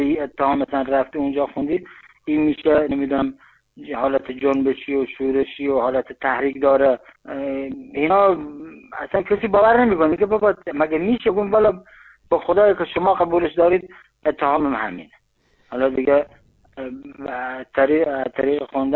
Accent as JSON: {"language": "Persian", "country": "Iran", "first_language": "Luri", "said": "آهنگال لوری چون زبان مادری من زبان پدری من اصلا ژنتیک علاقه دارم، بیشتر آهنگام آهنگ لوری"}